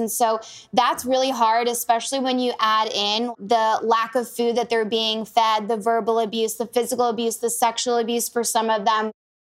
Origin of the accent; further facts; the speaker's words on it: United States; although I'm American, I love watching the Romanian gymnast